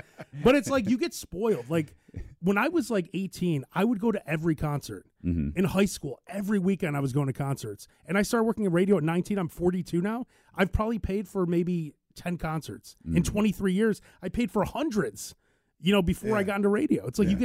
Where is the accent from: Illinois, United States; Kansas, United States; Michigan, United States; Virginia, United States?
Illinois, United States; Chicago; he was, like, friends with us because I'm from Chicago.